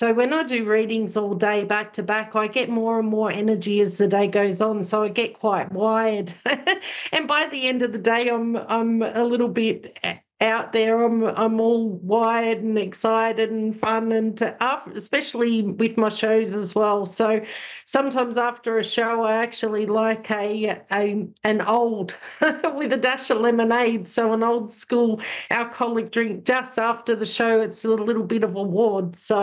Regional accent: Australia; I'm from Australia. Today I'm actually in Newcastle.

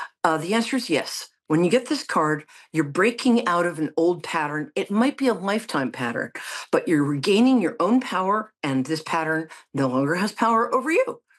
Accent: New York, United States; I'm a New Yorker.

